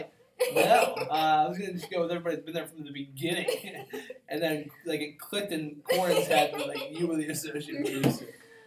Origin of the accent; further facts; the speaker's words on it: Medicine Hat, Alberta, Canada; I'm from Medicine Hat, Alberta.